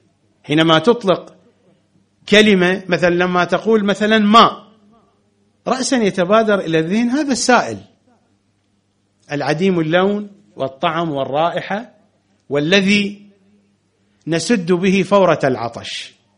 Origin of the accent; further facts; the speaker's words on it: Iraq; يسمى عندنا في العراق البربين